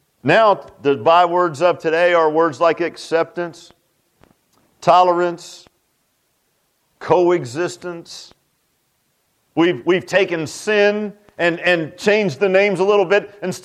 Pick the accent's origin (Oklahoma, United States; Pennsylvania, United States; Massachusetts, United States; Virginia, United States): Virginia, United States; Virginia Beach; I mean, I grew up in Virginia Beach. I mean, at the time when I grew up, Virginia Beach was kind of a sleepy little town.